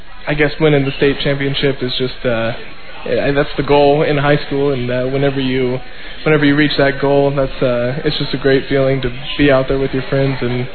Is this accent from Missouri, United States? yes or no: yes; Maryville, Missouri, United States; it's a great opportunity to have to grow up in Maryville and see what Bearcat football has meant to everybody